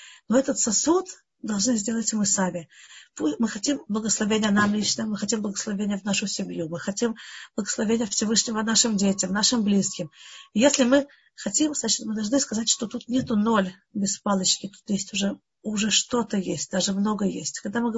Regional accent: Russia; moved away; Наверное, я сама приехала из России

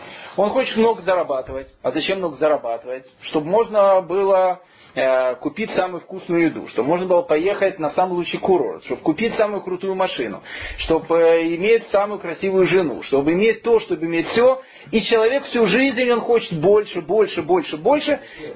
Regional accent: Russia; now in Australia; Я говорю, что ты мне завидуешь, что я из России?

